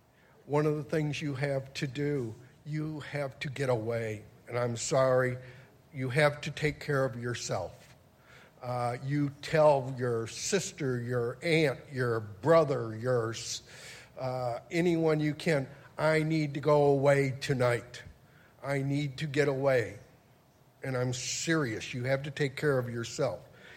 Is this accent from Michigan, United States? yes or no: yes; Ann Arbor, Michigan, United States; I'm from Ann Arbor.